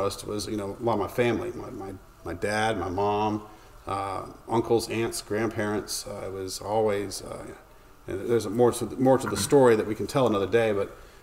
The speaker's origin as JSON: {"language": "English", "town": "Orlando", "region": "Florida", "country": "United States", "tie": "born or raised there", "said": "men like Chuck Lipford, Arnold Smead, and some others who were, who I grew up with in Orlando"}